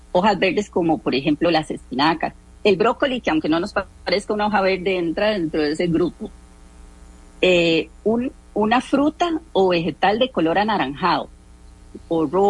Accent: San José, Costa Rica; yo soy costarricense, ¿verdad? Nací aquí en San José.

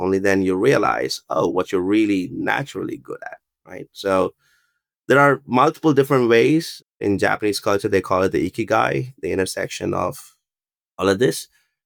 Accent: India; And also lucked out growing up in India during the IT wave.

